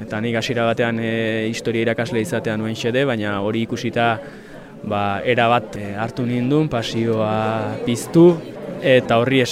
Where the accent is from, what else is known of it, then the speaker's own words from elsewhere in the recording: Tolosa, Basque Country, Spain; born there; now in Irurita, Spain; Bueno, jaiotzez Tolosarra naiz, eta ja bada hamarkada bat edo pixkat gehixiago, baztanen iruritan bizi naizela, beraz, ba, nafartua.